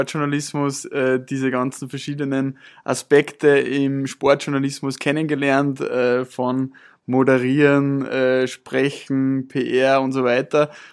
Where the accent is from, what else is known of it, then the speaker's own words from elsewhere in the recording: Upper Austria, Austria; bin gebürtig aus Oberösterreich, bin 25 Jahre alt